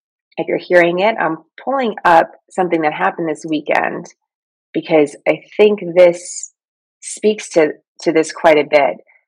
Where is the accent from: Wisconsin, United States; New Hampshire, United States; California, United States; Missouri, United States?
California, United States; San Francisco; now in New York City, United States; for somebody who, like myself, was born and raised in San Francisco, I didn't grow up around hunting culture, moved to New York City.